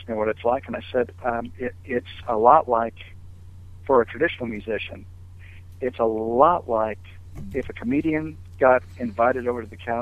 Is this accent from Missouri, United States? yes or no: yes; Missouri, United States; you know, I'm from Missouri originally, and they asked me to go play that Missouri show, and so I've got a bunch of relatives coming up from the Ozarks, which is very cool.